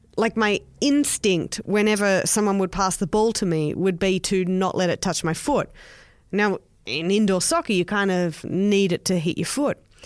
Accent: Australia; accent: Australian; Well, the times that I've travelled outside of Australia, I'd have to say that going to America is the only time that I've ever gotten attention from having an Australian ac

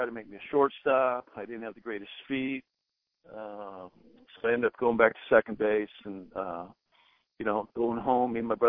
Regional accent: Huntington Beach, California, United States; I'm from Huntington Beach, California.

